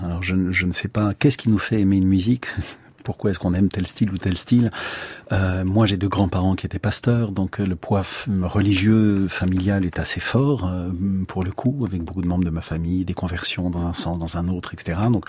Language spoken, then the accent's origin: French; Belfort, Bourgogne-Franche-Comté, France; Donc j'ai grandi à Belfort, absolument.